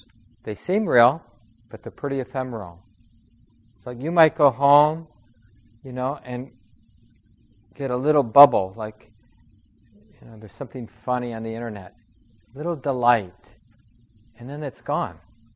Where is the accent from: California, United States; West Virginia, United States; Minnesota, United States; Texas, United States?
Minnesota, United States; Minneapolis; I grew up in Minneapolis. I was born in St. Mary's Hospital.